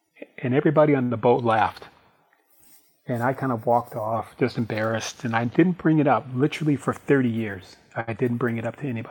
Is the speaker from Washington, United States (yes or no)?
no; San Diego, California, United States; I grew up in San Diego, California, and I've always loved the ocean.